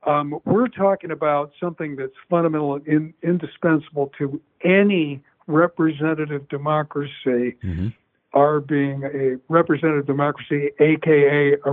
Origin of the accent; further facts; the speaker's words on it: Skokie, Illinois, United States; when I grew up in Chicago, in a suburb to the north of Chicago, is Skokie, Illinois.